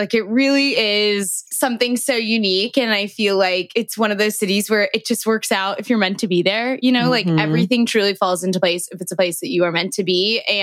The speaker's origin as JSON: {"language": "English", "town": "Atlanta", "region": "Georgia", "country": "United States", "lives_now": "New York, United States", "said": "I'm originally from Atlanta. I moved to New York almost 6 years ago to start a career in television"}